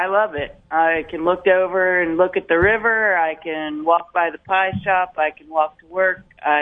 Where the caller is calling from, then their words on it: Richmond, Virginia, United States; I am calling from my beautiful apartment in Church Hill, Richmond, Virginia.